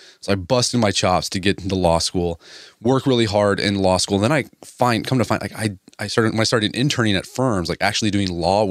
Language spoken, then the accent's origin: English; Oklahoma, United States; I grew up in Oklahoma. It's a religion here.